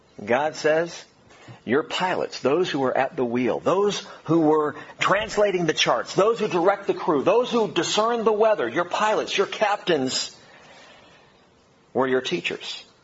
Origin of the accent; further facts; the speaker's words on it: California, United States; growing up in Southern California, child of suburbs of L.A., you know, there was a time in my life where I was like, yeah, I live in L.A.